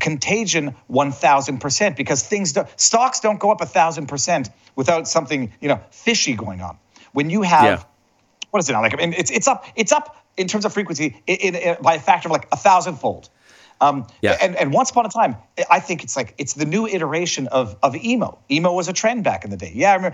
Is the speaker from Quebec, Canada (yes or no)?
yes; Montreal, Quebec, Canada; I'm a Canadian kid. I used to go to this hairdresser called Jean Jean on Sherbrooke Street in Westmount.